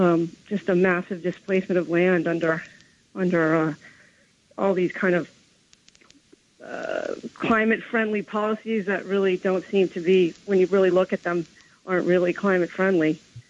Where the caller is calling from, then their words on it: Brooklyn, New York, United States; I'm calling from Brooklyn.